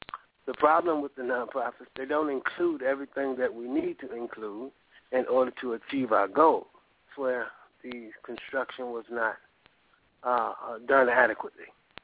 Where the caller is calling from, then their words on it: Arad, Southern District, Israel; I'm calling from Arad, Israel